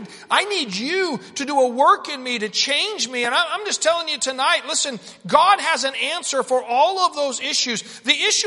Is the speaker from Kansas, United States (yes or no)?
yes; Kansas, United States; also born or lived in Oklahoma; I grew up in Kansas, and we loved gardening. And I went to Oklahoma, and I thought I'm going to have a garden.